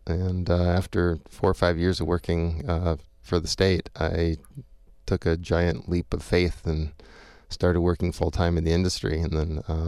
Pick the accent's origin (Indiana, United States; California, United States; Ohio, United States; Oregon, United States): California, United States; now in Madison, United States; So I grew up in California near the beach.